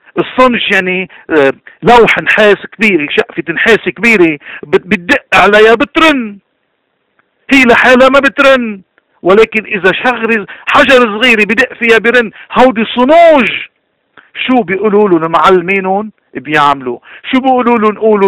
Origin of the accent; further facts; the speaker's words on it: Lebanon; ونحن كلبنانيين